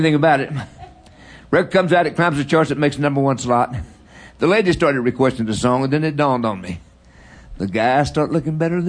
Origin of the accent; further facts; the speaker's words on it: Louisiana, United States; See, a lot of folks probably don't realize that I grew up in Louisiana together with … Reverend Swaggart.